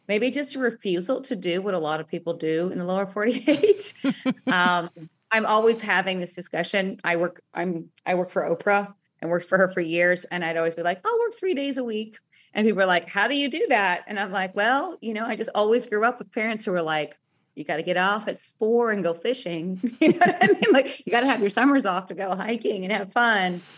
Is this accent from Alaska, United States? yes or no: yes; Alaska, United States; when I'm in the lower 48 and I say I'm from Alaska, people think I can just like build a generator